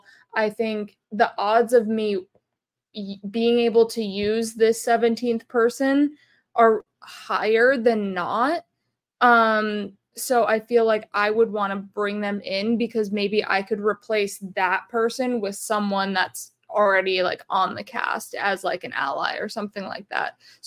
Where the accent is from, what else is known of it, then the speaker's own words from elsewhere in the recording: East Coast, United States; I'm from the East Coast.